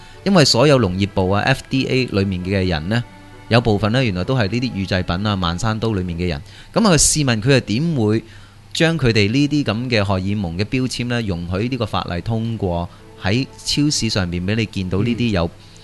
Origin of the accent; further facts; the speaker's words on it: China; 但系我哋中国人咧，并唔系一个饮开牛奶嘅民族啊，